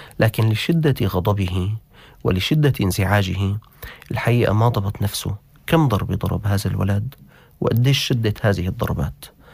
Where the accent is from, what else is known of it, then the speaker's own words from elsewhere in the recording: Syria; شركات البناء الموجودة عندنا في الشام.